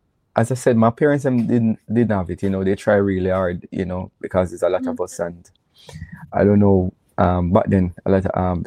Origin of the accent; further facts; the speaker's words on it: Montego Bay, Saint James, Jamaica; But growing up in Montego Bay, there's little less opportunity than what in Kingston. You know, so there wasn't much opportunity. I was back then playing cricket as a young man, you know.